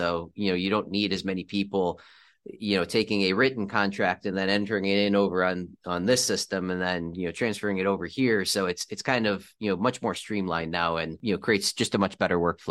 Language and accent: English; Akron, Ohio, United States; So again, I'm from Akron, so they're in a suburb of Cleveland called Shaker Heights.